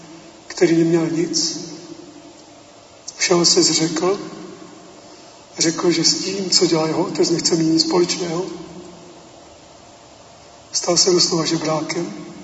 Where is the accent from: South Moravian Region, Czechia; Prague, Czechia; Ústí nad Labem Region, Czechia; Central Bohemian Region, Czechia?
South Moravian Region, Czechia; Říká, odkud jste vlastně z té Moravy? Říkám, z jižní Moravy.